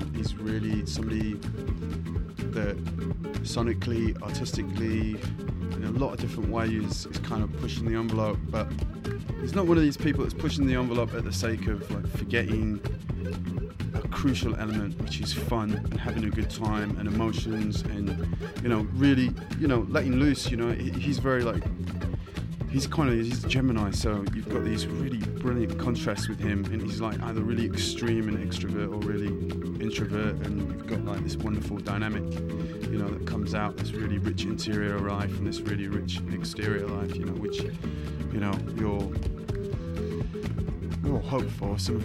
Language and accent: English; Sheffield, Yorkshire and the Humber, United Kingdom; as an Englishman who is from the north of England and born and raised in Sheffield with my own fertile electronic scene